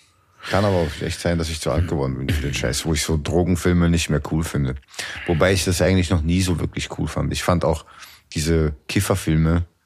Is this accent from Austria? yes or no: yes; Austria; bei uns in Österreich gibt es voll viel Brot mit Anis